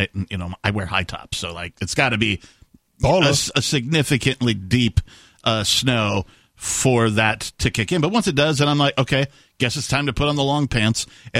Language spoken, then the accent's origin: English; Wisconsin, United States; moved away; also born or lived in West Coast; So, I grew up in Wisconsin, so, like, winter's kind of an old hat. Now, I did move away from winter to the West Coast